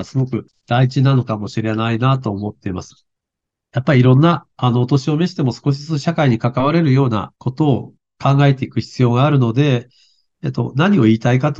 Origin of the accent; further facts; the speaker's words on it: Aomori, Japan; 私、青森県の人間なんですけど、寿命はですね、毎年、ほぼ最下位です。